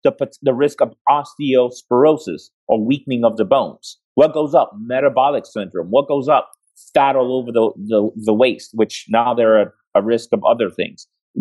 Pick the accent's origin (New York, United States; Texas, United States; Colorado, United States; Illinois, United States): New York, United States; I'm such a New Yorker.